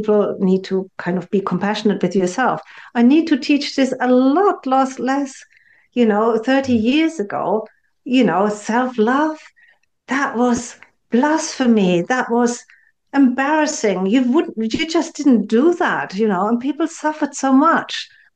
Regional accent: Germany; now in United Kingdom; I live in the UK, I think the UK is a particularly compassionate country, you know, compared to my home country, which is Germany

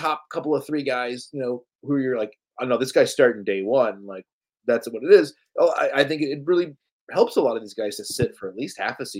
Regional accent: Kentucky, United States; I'm from Kentucky. So I have gone through the gauntlet and come out speaking properly.

